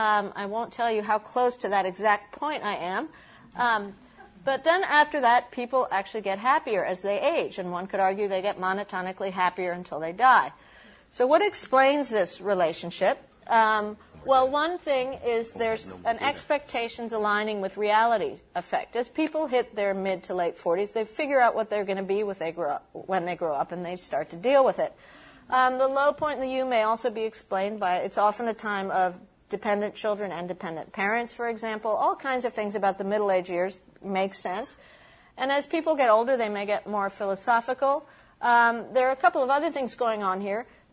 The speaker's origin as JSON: {"language": "English", "country": "Peru", "said": "I'm from Peru."}